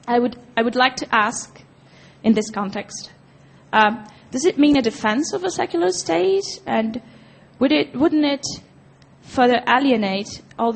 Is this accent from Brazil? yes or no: yes; Brazil; I'm from Brazil.